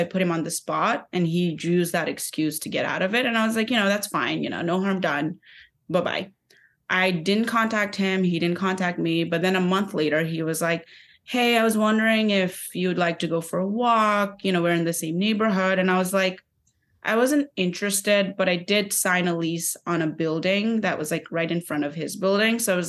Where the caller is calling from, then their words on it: Brooklyn, New York, United States; So I'm 29 years old. I'm calling from Brooklyn, New York.